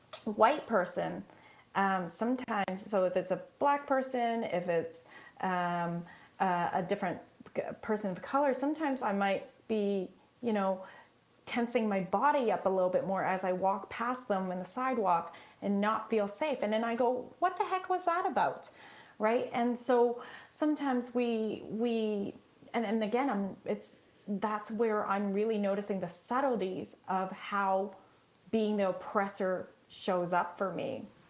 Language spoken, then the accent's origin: English; Canada; I identify more as a Canadian.